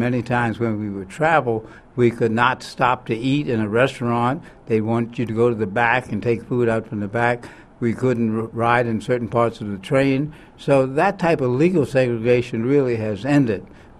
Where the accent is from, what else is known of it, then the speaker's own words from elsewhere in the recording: Washington, District of Columbia, United States; I grew up in Washington, D.C., in a middle-class black neighborhood, but I had to walk past two white high schools to go to the famed Dunbar High School